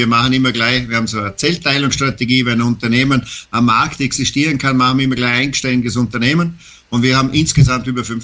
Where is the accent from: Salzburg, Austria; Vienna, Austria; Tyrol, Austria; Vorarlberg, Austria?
Vorarlberg, Austria; Dornbirn; Ich komme aus Vorarlberg, also vor dem Arlberg.